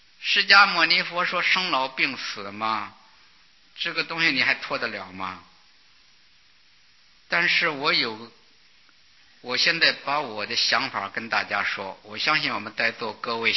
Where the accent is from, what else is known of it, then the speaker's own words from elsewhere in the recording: China; 我们是中国人，